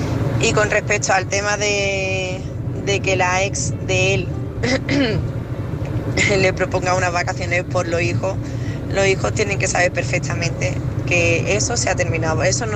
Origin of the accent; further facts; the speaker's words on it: Málaga, Andalusia, Spain; soy de Málaga.